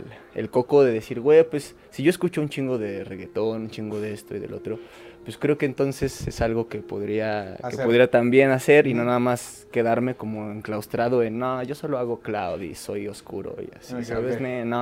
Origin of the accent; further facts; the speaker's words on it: Nezahualcóyotl, State of Mexico, Mexico; soy procedente de Neza, tengo 25 años.